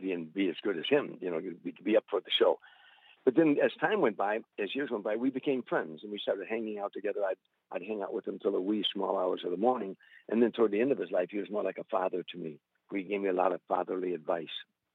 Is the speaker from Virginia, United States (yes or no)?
no; Harvey, Illinois, United States; He was a kid from Hoboken in New Jersey, and I was a kid from Harvey, Illinois. And that's what we talked about, the neighborhood growing up, parents, you know, those things.